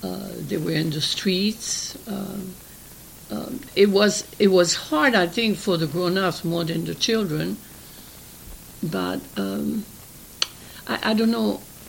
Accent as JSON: {"language": "English", "country": "France", "tie": "born or raised there", "moved": "as an adult", "lives_now": "San Francisco, United States", "said": "I grew up in France. I left San Francisco with my parents in 1935, and I came back to San Francisco in 1950."}